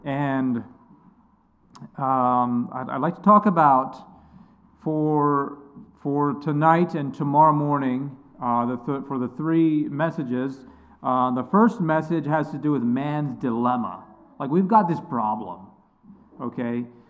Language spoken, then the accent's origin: English; Mifflinburg, Pennsylvania, United States; also born or lived in Central South America; now in Virginia, United States; But I grew up in Mifflinburg, and after my wife and I got married, we served some time in Central South America, a few years there, and then we now live in Virginia.